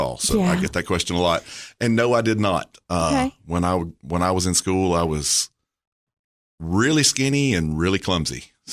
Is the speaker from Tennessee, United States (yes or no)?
yes; Murfreesboro, Tennessee, United States; I was born in Murfreesboro. I spent most of my life in Murfreesboro.